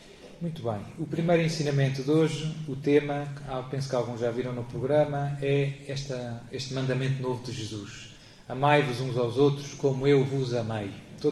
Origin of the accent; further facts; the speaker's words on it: Lisbon, Portugal; born there; now in Lamego, Portugal; sou padre em Lamego, nasci em Lisboa